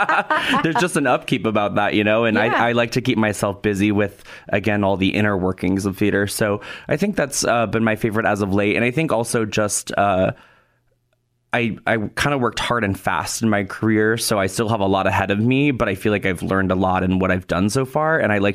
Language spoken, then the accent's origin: English; Portland, Oregon, United States; also born or lived in Los Angeles / New York City; I grew up in the Portland, Oregon area. I went to undergrad in Los Angeles, and then I lived and worked in New York City, where I spent most of my career